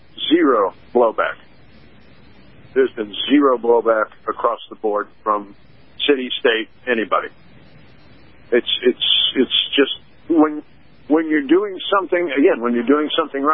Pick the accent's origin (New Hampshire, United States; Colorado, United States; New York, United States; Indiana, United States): Indiana, United States; Indianapolis; Hi, I'm glad to be back, but I'm from Indianapolis, Indiana.